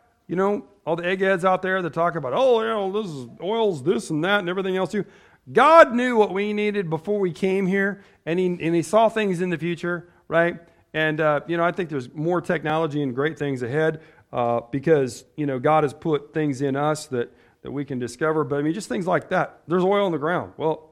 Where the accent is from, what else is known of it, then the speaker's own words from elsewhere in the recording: United States; And, you know, I'm an American, right? I'm an American, you know, and that didn't bother me.